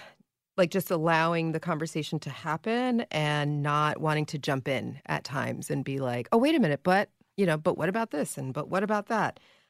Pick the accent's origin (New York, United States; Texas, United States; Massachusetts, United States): New York, United States; I think I'm a New Yorker.